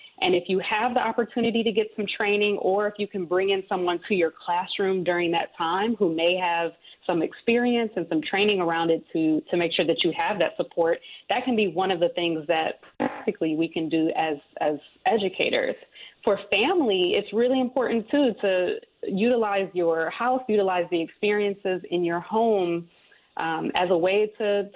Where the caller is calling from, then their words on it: Detroit, Michigan, United States; So I'm calling in from Detroit right now.